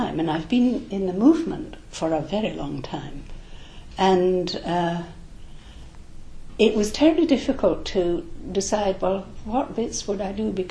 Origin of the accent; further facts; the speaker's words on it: Glasgow, Scotland, United Kingdom; born there; now in London, United Kingdom; I started in Glasgow. I was born in Glasgow in Scotland.